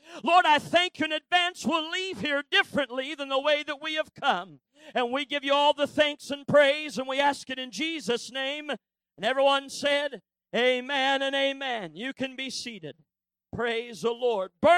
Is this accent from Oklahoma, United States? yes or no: no; Missouri, United States; now in Texas, United States; I've been in Texas a long time. I'm glad to be in Texas, but I grew up in the Ozarks, way down in the Ozarks. I'm just as country as cornbread and beans.